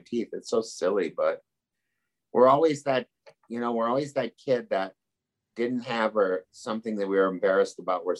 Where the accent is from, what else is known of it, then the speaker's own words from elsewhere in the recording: St. Paul, Minnesota, United States; we've had a rough year, especially Minneapolis, my hometown, St. Paul I was from